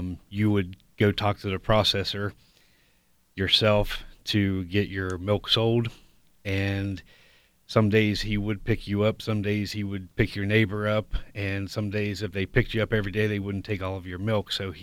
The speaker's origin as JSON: {"language": "English", "region": "Ohio", "country": "United States", "said": "We're from Fairfield County. I am in partnership with my dad, Charles, and my son just graduated high school, and he'll be coming back to the dairy farm also."}